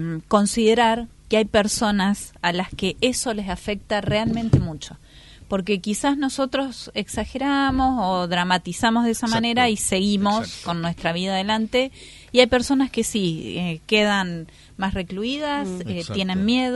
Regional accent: La Plata, Buenos Aires Province, Argentina; born there; also born or lived in Junín; Bueno, yo nací en La Plata, en la ciudad capital

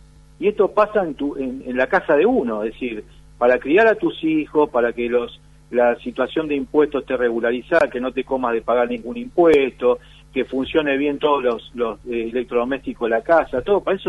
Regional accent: Argentina; yo siempre digo, yo soy argentino, mi bandera es la celeste y blanca

